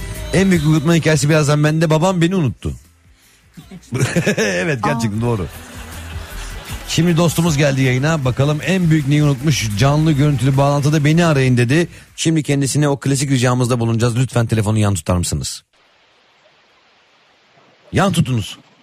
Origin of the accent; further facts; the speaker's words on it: Istanbul, Turkey; born there; İstanbul Bahçeşehir'de doğdum.